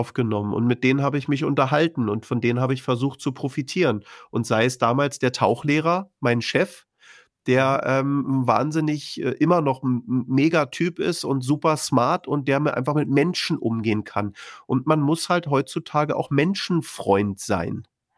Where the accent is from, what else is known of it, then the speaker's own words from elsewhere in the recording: Berlin, Germany; ich bin in Berlin groß geworden